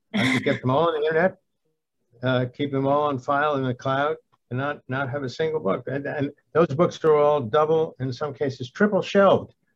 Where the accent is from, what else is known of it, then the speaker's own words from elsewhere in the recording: France; I as a child, I grew up in France, so I'm bilingual.